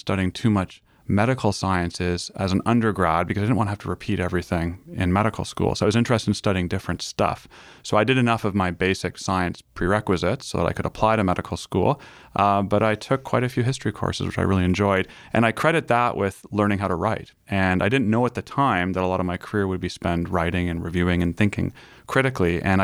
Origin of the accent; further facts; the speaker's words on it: Waterloo, Ontario, Canada; I grew up in Waterloo, Ontario, and I was the son of a physician and a high school science teacher.